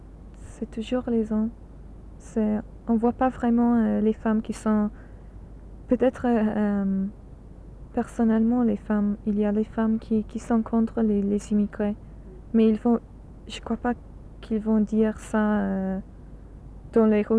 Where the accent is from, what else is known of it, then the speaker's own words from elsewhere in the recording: England, United Kingdom; French is a second language; quand je suis anglaise